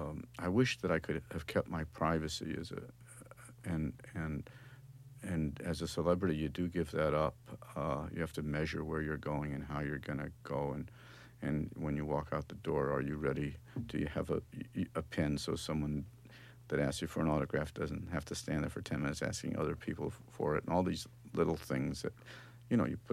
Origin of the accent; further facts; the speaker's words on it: Los Angeles, California, United States; And I grew up in Los Angeles, studying a lot every day, and winding up enrolled at the Los Angeles Conservatory of Music